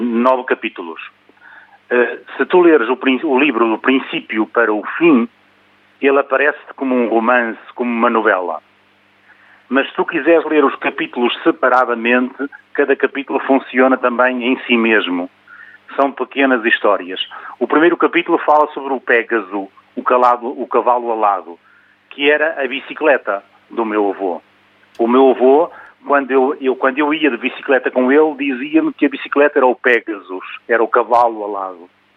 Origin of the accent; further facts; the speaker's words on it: Portugal; eu sou português, vivo no Porto